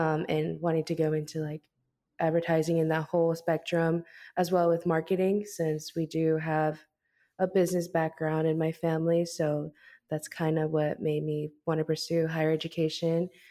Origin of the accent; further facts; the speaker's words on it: Beaufort, South Carolina, United States; Well, I was born and raised in Beaufort, South Carolina. My family owns a small business here in Beaufort, South Carolina